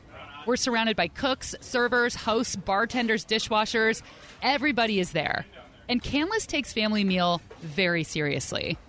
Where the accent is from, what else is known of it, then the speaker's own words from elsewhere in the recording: Pleasanton, California, United States; I grew up in the Bay Area.